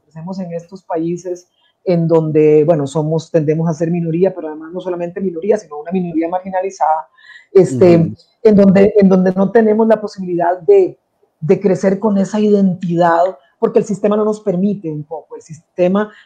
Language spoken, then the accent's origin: Spanish; Costa Rica; moved away as an adult; Yo salí de Costa Rica hace 26 años, que iba para Zimbabue